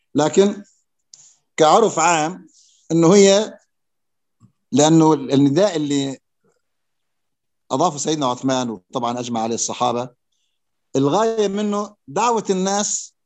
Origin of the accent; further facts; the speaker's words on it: Syria; نحن عندنا بسوريا مثلا الأذان الرسمي